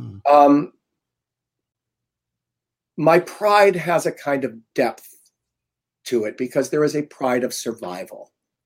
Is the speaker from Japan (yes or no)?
no; Iowa, United States; I grew up in Iowa. Mm-hmm. And I am Jewish and I am gay, and I always was Jewish and I always was gay.